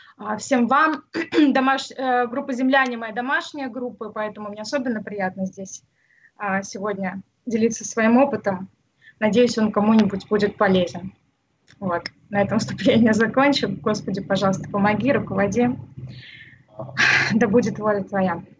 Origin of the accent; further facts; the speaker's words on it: Moscow, Russia; born there; я родилась в Москве в семье интеллигентных родителей